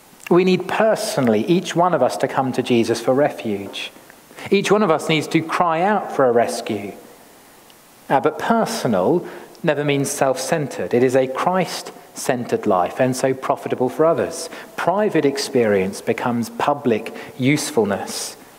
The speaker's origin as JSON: {"language": "English", "country": "United Kingdom", "said": "or perhaps because we're British, say these truths to one another"}